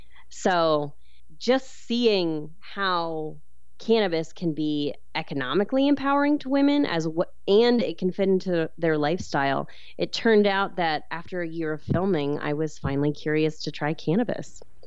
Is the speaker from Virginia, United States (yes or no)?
no; Oregon, United States; also born or lived in Bay Area, United States / New York City, United States; I grew up in Oregon. I went to the University of Oregon for college. I lived in the Bay Area, New York City.